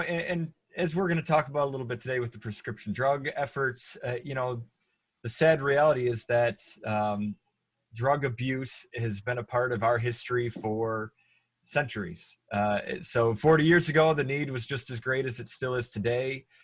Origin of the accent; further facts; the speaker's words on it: Racine, Wisconsin, United States; I'm from Racine, and grew up here, went to school here.